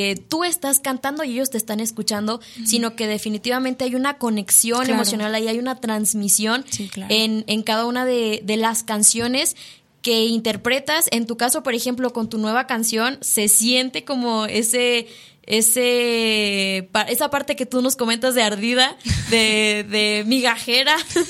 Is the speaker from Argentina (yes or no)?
yes; Argentina; Yo soy argentina y estamos en la radio.